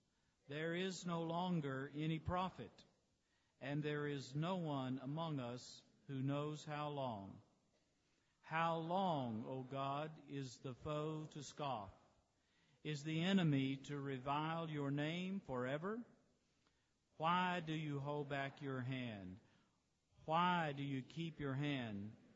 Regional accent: Birmingham, Alabama, United States; catch a flight that'll take me to Salt Lake City, to Atlanta, Georgia, and to Birmingham, Alabama, my hometown. I'm looking forward to getting home.

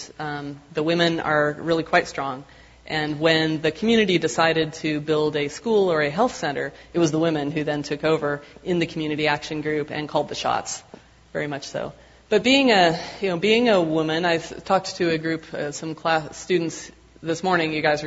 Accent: United States; Being an American kind of was a problem at that time, but working for a Christian organization was actually a great help.

